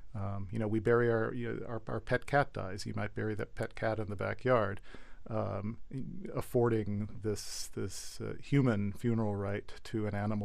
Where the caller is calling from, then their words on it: Santa Cruz, California, United States; I'm speaking from Santa Cruz, and further down on Monterey Bay